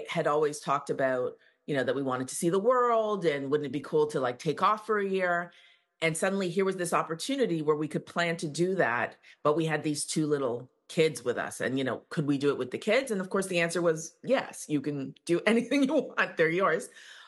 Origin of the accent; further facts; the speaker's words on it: Canada; born there; Like she was like, you were born here. This is your country. We are now Canadian citizens. We need to know this country.